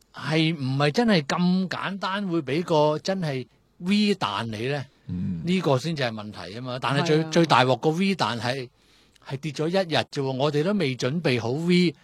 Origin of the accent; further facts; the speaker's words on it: China; 但我哋即係我哋中國人睇呢啲戲個感受